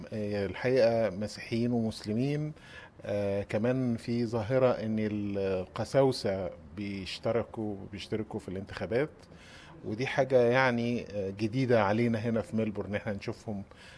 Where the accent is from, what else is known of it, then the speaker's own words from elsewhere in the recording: Egypt; عندنا في مصر